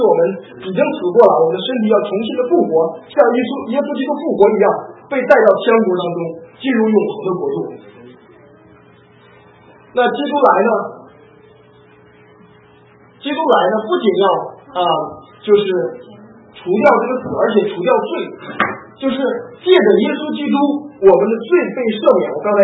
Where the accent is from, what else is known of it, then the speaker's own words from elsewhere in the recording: China; 我们从中国来的人应该不是特别的陌生